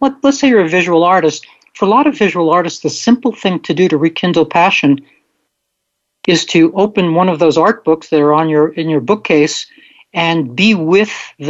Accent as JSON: {"language": "English", "town": "Brooklyn", "region": "New York", "country": "United States", "tie": "born or raised there", "said": "It's not an eternal flame like the one in Prospect Park near where I grew up in Brooklyn"}